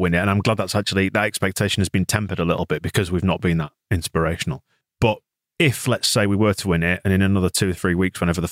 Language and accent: English; England, United Kingdom; I think it's harder to stomach as an Englishman